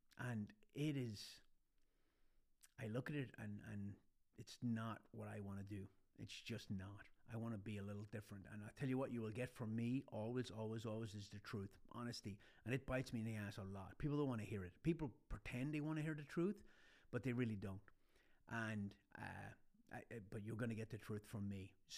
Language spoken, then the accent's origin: English; Ireland; accent: Irish-American; moved away as an adult; I grew up in Ireland. That's why I have this weird Irish-American accent that you can't place.